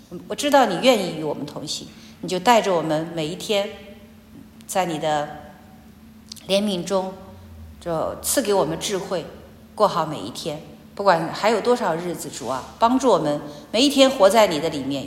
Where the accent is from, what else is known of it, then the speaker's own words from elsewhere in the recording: China; 我们中国人说那个中国古话怎么说